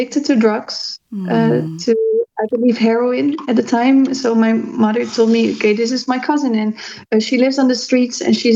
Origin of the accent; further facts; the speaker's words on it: Netherlands; I grew up in a provincial city that has about 250,000 inhabitants. I don't know if you're familiar with that, but in the Netherlands, we don't have huge cities. So this is already the sixth or the seventh biggest city in the country. It's a very small country where I'm from.